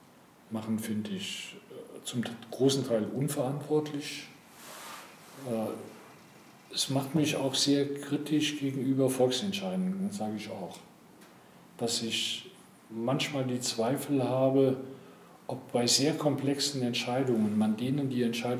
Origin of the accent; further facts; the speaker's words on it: Koblenz, Rhineland-Palatinate, Germany; Ich bin 1952 in Koblenz groß geworden, und damals war Koblenz noch französisch besetzte Zone, so nannte sich das.